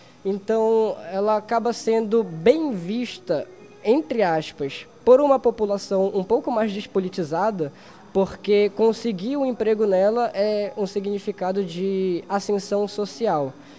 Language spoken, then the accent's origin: Portuguese; Barcarena, Pará, Brazil; a cidade na qual a Hydro está instalada agora, que é a minha cidade natal, Barcarena.